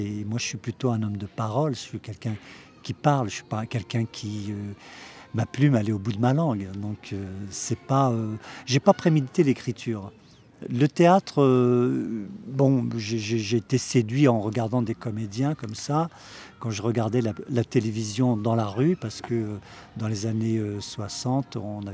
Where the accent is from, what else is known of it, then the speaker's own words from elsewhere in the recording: Kabylie, Algeria; first language Kabyle; French is a second language; Mais je ne parlais pas le français. J'étais un Kabyle, je parlais le Kabyle comme aujourd'hui, je parle encore le Kabyle.